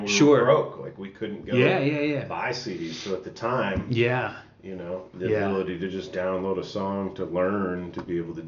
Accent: Texas, United States; born there; also born or lived in Germany; Was born in Texas.

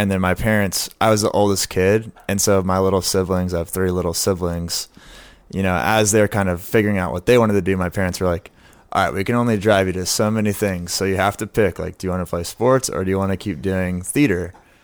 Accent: Austin, Texas, United States; I'm also going from Austin, Texas, having lived here my whole life, to going to Baltimore. It's, like, a pretty stark difference.

